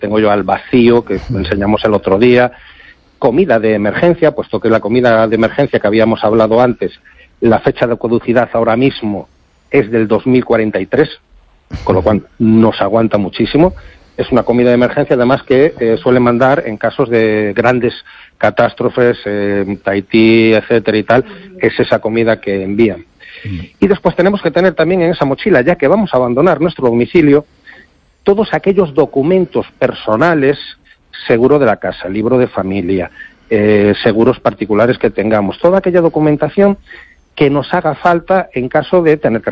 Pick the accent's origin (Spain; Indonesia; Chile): Spain; Galicia; siendo gallegos, nuestros abuelos eran muy preparacionistas, porque en las aldeas todos tenían un candil por si se iba la luz